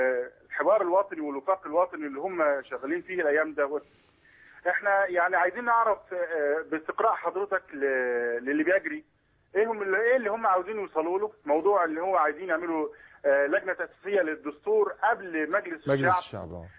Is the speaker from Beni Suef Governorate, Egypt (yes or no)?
no; Cairo, Cairo Governorate, Egypt; انا من القاهره يا فندم.